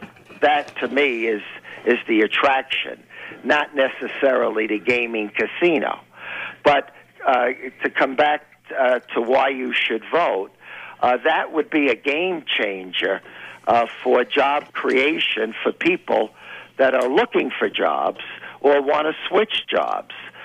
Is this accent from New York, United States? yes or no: yes; New York City, New York, United States; I'm a New Yorker in New York City